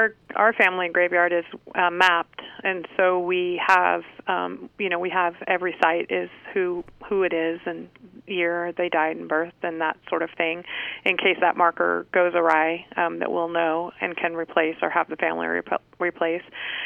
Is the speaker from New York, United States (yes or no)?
no; Harris, California, United States; I came from the Harris area, and we have a family graveyard out there